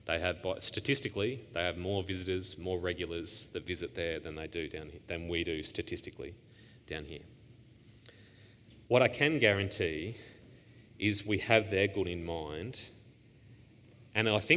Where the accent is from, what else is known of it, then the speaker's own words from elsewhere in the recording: Devonport, Tasmania, Australia; born there; I'm a Tasmanian. I was born in Devonport and my father was from Launceston.